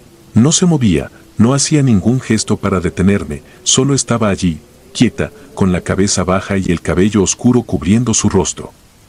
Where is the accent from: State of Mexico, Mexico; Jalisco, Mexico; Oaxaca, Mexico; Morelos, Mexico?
Oaxaca, Mexico; Tengo 45 años y soy originario de Oaxaca.